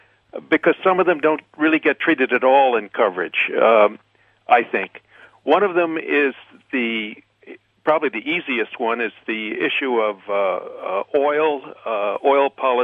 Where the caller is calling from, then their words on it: Boston, Massachusetts, United States; Hi, I'm calling from Boston.